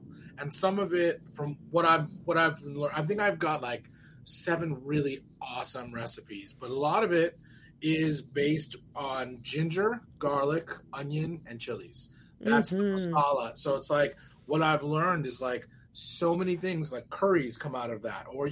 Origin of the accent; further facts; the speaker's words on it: Arcadia, California, United States; I grew up here, actually. I grew up in Pasadena, so 5 miles east of Pasadena in Arcadia.